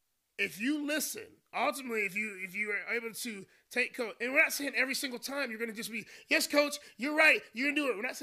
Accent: North Carolina, United States; I remember, you know, growing up in North Carolina, we started knowing these kids.

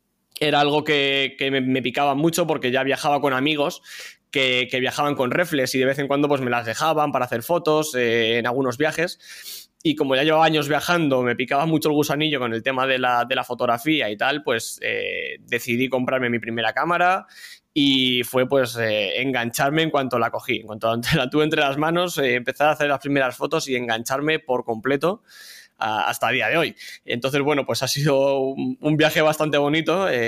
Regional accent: Leganés, Community of Madrid, Spain; yo soy original de Madrid, he nacido en Madrid y he vivido toda mi vida en Leganés, al sur de Madrid.

